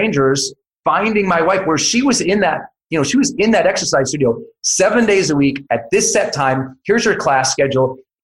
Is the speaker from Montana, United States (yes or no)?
yes; Montana, United States; I did everything to play under the radar because I'm a kid from Montana and all the attention was freaking me out.